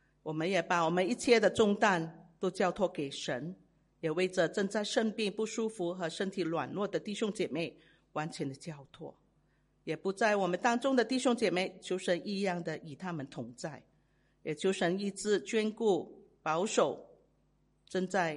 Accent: Sandakan, Sabah, Malaysia; moved away as an adult; 这三打根就是我的家乡，就有一个我从小到大的到29岁才离开的一个的教会因为要嫁人了

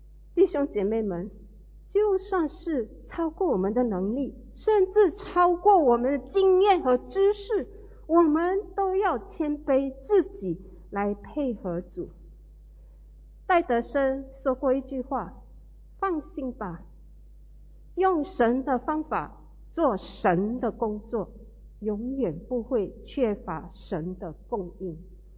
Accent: Fuzhou, Fujian, China; 我是福州人，福州人，有没有人会讲福州话？哎呦 OK， 很多人呢说福州话听起来好像在骂人除了福州话我还会一点广东话。

